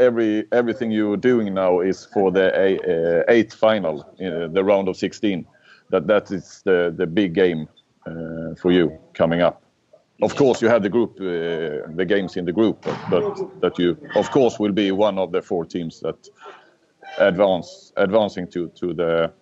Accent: Romania; now in Sweden; Jag är rumän, men inte så rumänsk av sig om man säger så.

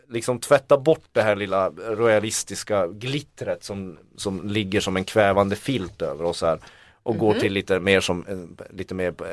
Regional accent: Kiruna, Norrbotten County, Sweden; Jag kommer från Kiruna.

